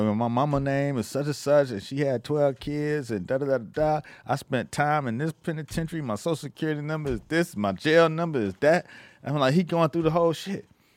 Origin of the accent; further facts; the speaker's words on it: Miami, Florida, United States; And because I was from Miami, I was fresh out of Miami.